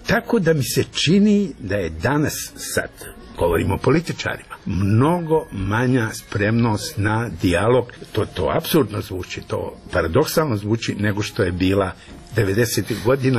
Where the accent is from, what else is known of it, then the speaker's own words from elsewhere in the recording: Mostar, Federation of Bosnia and Herzegovina, Bosnia & Herzegovina; nagrada koju dobijam u mom rodnom gradu